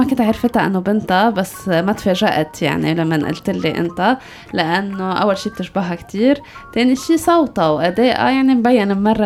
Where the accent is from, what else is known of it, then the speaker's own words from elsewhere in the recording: Lebanon; أنا شخصيا كلبنانية